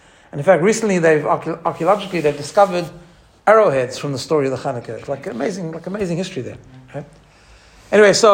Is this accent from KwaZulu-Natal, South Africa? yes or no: no; Johannesburg, Gauteng, South Africa; when I grew up in Johannesburg, he lived around the corner.